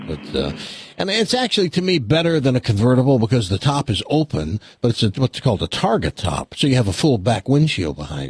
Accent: Tennessee, United States; also born or lived in Illinois; Tennessee, we said corn. Now, when I lived in Illinois, I lived in a house

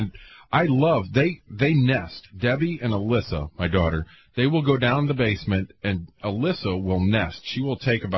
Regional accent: Florissant, Missouri, United States; And I was in a couple tornadoes growing up in Florissant.

